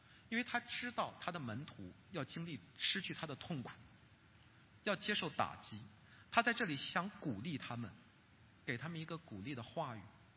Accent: northern China, China; also born or lived in Guangdong; 我是北方人啊，我曾经在广东生活过一段的时间。

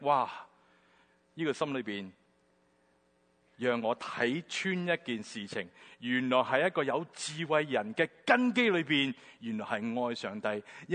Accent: Guangdong, China; 好像我们广东人说

